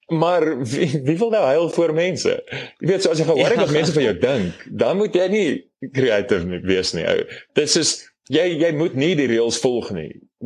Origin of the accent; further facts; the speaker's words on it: Bronkhorstspruit, Gauteng, South Africa; ek is definitief bietjie common, ek kom van Bronkhorstspruit af